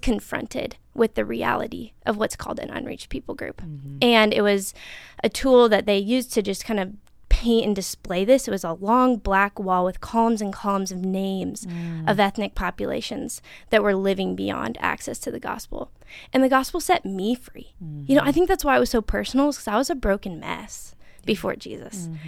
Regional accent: Nebraska, United States; Both end up, I'm like, where are you from? Nebraska. Right? Yeah. Small town in Nebraska. Both went to something called a country school.

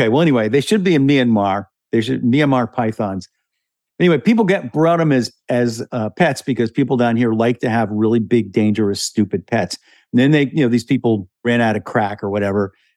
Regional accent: New York, United States; now in Florida, United States; I am also originally from New York.

